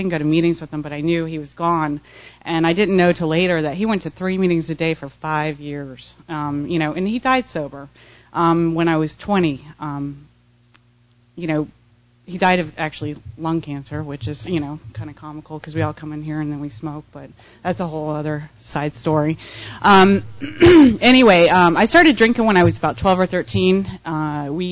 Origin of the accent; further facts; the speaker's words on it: Vero Beach, Florida, United States; born there; I was born in Vero Beach, Florida, to my mom and dad, obviously.